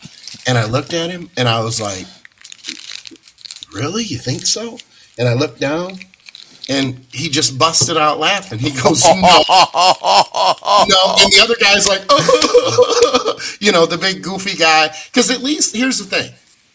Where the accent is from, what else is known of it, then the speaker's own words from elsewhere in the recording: Battle Creek, Michigan, United States; I grew up in Battle Creek, so Scott and I kind of come from the same area, about 2 hours apart.